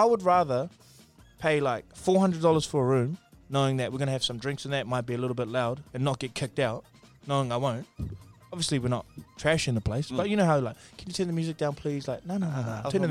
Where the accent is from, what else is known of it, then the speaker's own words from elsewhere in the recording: New Zealand; This is why being Kiwi's good. We're just too shameful to do something like that.